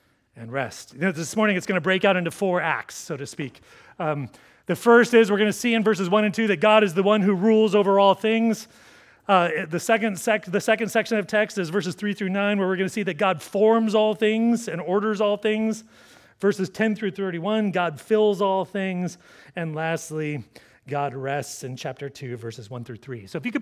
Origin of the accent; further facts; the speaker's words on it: Corvallis, Oregon, United States; I mean, I grew up in Corvallis, like doing things like skiing and whitewater rafting.